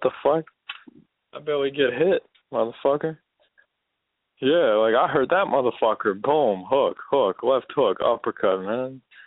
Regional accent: Los Angeles, California, United States; I was born in Los Angeles. I was born and raised, man. This is my city, man.

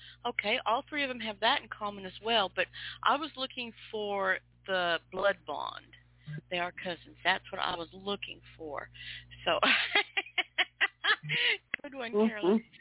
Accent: Pacific Northwest, United States; See, I grew up in the Pacific Northwest, so things like that are not sacred to me.

